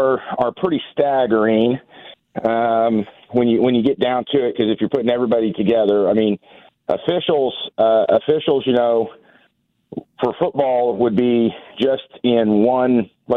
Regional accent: Argonia, Kansas, United States; I grew up in a small town called Argonia, Kansas.

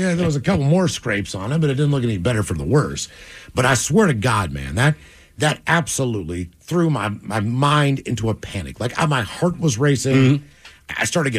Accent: Morgantown, West Virginia, United States; also born or lived in Maryland; when I lived in Maryland for a while, I would drive back to my hometown of Morgantown, see my brother, see my mom

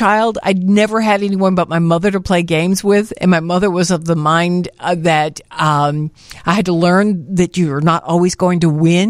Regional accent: Southern United States, United States; I might be a redneck, yes. And I think we put it away because we thought, as a Southerner, I was like, I'm not crazy about this.

